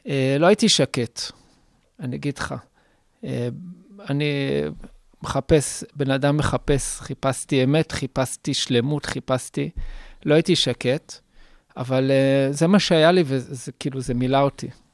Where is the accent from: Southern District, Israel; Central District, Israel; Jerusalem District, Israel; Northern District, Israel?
Jerusalem District, Israel; Jerusalem; אני ירושלמי, מוזיקה ירושלמי